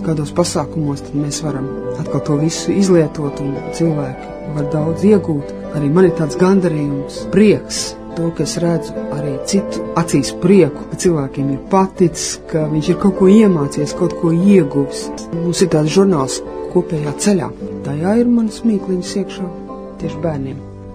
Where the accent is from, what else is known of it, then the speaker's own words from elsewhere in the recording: Valmiera, Vidzeme, Latvia; also born or lived in Riga; Var teikt tā, ka es esmu dzimusi Rīgā, bet mana bērnība pagāja Valmierā. Es tur beidzu pamatskolu, vidusskolu un atbraucu uz Rīgu studēt ekonomiku.